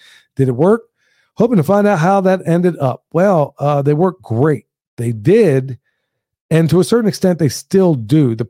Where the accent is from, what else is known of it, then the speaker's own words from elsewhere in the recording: Oklahoma, United States; I grew up in Oklahoma as well. So we didn't have the hurricanes, but believe me, tornadoes.